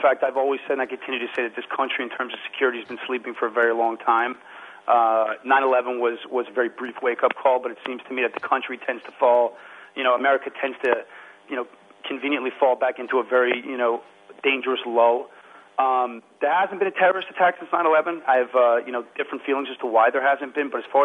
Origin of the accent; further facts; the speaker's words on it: Beverly Hills, California, United States; growing up in Beverly Hills and having parents who were in the entertainment industry